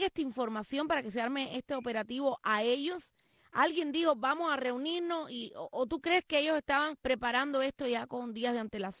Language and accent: Spanish; Cuba; mi pueblo allí dentro de Cuba.